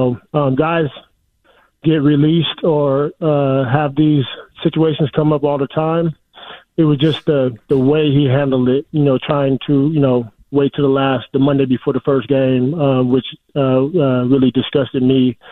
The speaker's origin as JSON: {"language": "English", "town": "Seattle", "region": "Washington", "country": "United States", "tie": "born or raised there", "said": "Every time, even in my hometown of Seattle, you know, if I say my name"}